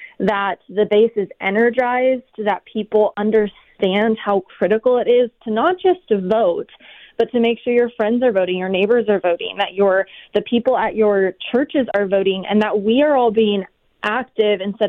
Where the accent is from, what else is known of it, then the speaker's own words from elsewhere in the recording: California, United States; I mean, you know, you're in Arizona. I grew up in California.